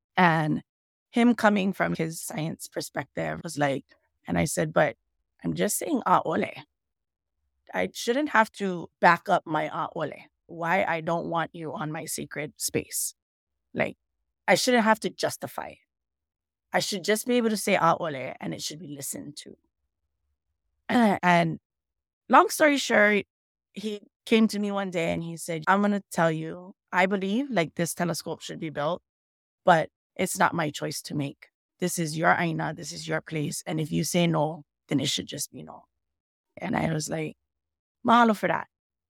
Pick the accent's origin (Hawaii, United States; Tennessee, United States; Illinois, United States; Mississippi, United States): Hawaii, United States; I learned a lot from him as far as activating and being Hawaiian.